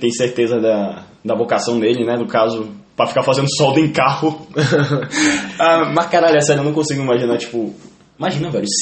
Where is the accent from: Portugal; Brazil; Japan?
Brazil; Salvador, Bahia; now in São Paulo, Brazil; também de Salvador, Bahia e tal, e caralho. A gente se mudou aqui para São Paulo recentemente, tem o quê? Uns 2 meses, quase.